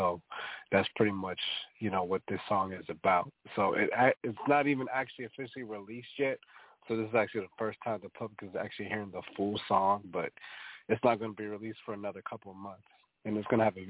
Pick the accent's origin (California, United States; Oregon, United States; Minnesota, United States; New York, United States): Minnesota, United States; Minneapolis; I'm from Minneapolis, Minnesota.